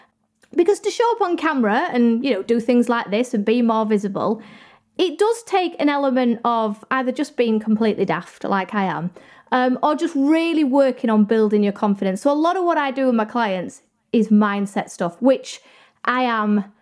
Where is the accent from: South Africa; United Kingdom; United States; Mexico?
United Kingdom; Doncaster, Yorkshire and the Humber; now in Surrey, United Kingdom; I know I sound very posh. I'm not from Surrey. I'm from Doncaster. But I met my partner and he lives in Surrey, so we live here now.